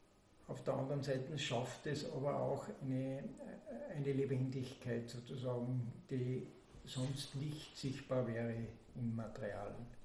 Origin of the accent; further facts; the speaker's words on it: Golling, Salzburg, Austria; also Golling ist mein Geburtsort und damaliger Wohnort auch